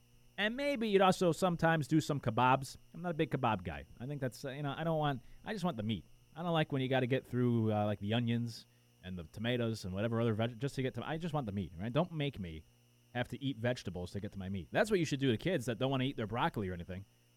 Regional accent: Northeast, United States; I grew up in the Northeast. We didn't do that.

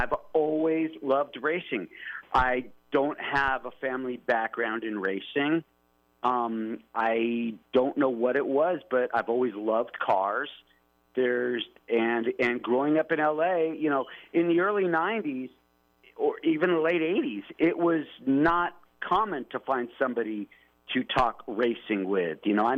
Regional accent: Hollywood, California, United States; I grew up in Hollywood. I lived in Hollywood, so music was always around me.

